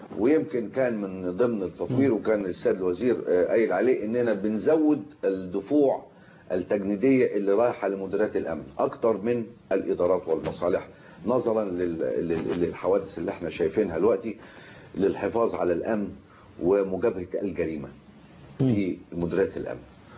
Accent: Egypt; احنا مصريين بنحب بلدنا ونخاف على بلدنا كلنا،

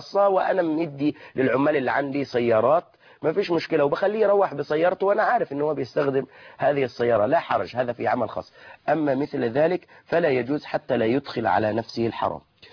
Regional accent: Egypt; وإحنا عندنا كمصريين

